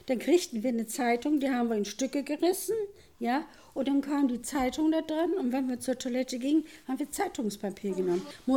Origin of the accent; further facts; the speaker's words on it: Wuppertal, North Rhine-Westphalia, Germany; Ich bin in Deutschland geboren, in Wuppertal, und da lebe ich immer noch.